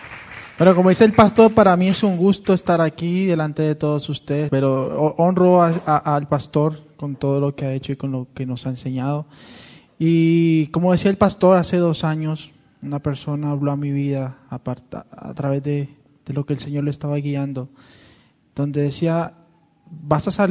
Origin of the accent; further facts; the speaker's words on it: Santa Marta, Magdalena, Colombia; estando en una de las playas en Santa Marta, en mi país.